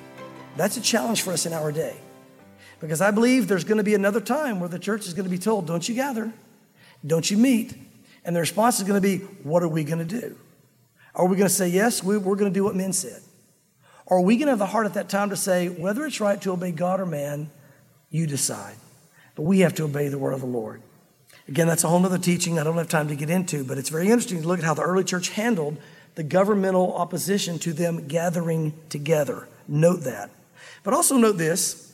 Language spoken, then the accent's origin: English; the South, United States; I grew up in the South, like I was going to say like many of you, but like some of you, because we have so many from the outside. But us Southerners that grew up here in the South anyway